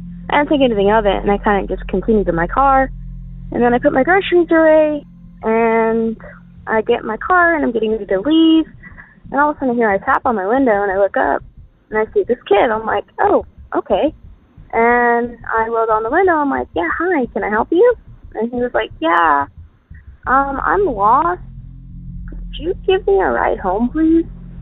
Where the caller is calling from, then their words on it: San Antonio, Texas, United States; Yeah, hi, Derek. … from San Antonio